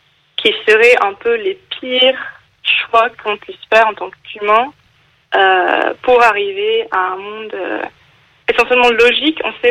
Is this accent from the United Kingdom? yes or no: yes; England, United Kingdom; French is a second language; bah, je suis anglaise de base, donc...